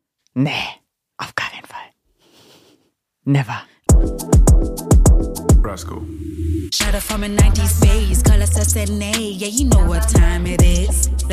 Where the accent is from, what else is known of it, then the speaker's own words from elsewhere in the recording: Berlin, Germany; ich komme ja aus Berlin gebürtig, lebe mein Leben lang schon, habe zwar links, rechts mal gewohnt, aber Berlin ist halt meine Base